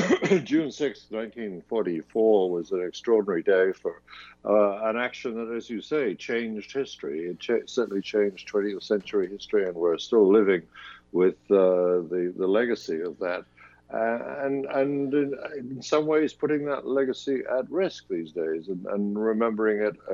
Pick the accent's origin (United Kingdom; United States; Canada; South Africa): United Kingdom; Scotland; As a Scot, I'm rather proud of his efforts.